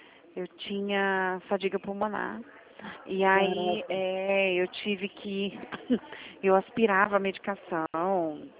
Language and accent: Portuguese; Espírito Santo, Brazil; É que eu sou capixaba, né?